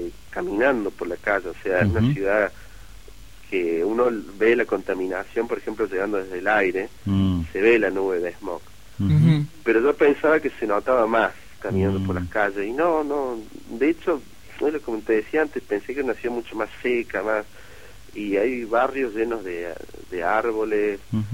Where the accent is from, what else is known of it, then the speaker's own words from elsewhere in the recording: Argentina; al decir que era argentino